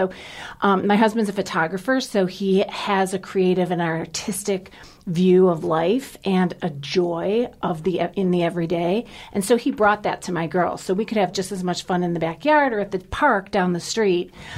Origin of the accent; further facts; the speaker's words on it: Cleveland, Ohio, United States; And we went to Cedar. I grew up in Cleveland. We went to Cedar Point.